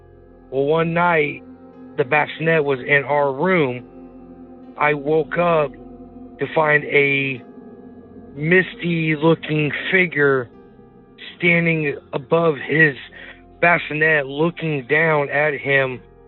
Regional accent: Sheridan, Indiana, United States; I'm from Sheridan, Indiana.

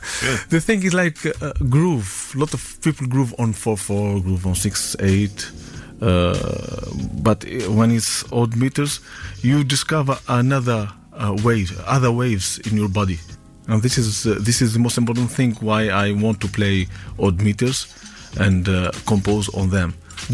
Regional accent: Tunis, Tunis Governorate, Tunisia; English is a second language; moved away; also born or lived in Vienna; and I consider myself also immigrant because I came from Tunis to discover music. I went to Vienna and I succeed to let people accept me as immigrant.

